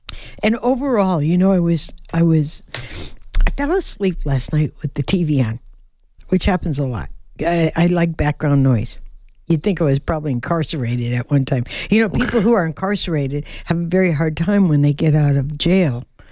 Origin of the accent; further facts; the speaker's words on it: Detroit, Michigan, United States; because, you know, I'm from Motown.